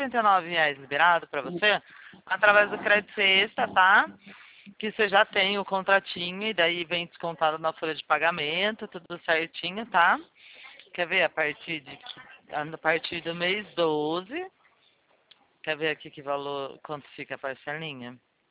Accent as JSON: {"language": "Portuguese", "town": "Limeira", "region": "São Paulo", "country": "Brazil", "said": "É, eu sou de Limeira, do interior de São Paulo."}